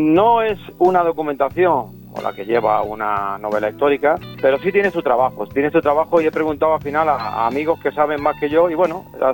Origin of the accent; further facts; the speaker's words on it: Isla Cristina, Andalusia, Spain; moved away as an adult; tú has dicho que yo nací en Isla Cristina, donde estuve hasta 18 años, que bueno, sigo teniendo allí a buena parte de la familia.